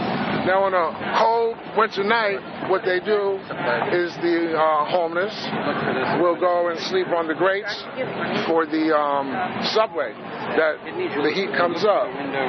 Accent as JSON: {"language": "English", "town": "Boston", "region": "Massachusetts", "country": "United States", "said": "I'm from Boston."}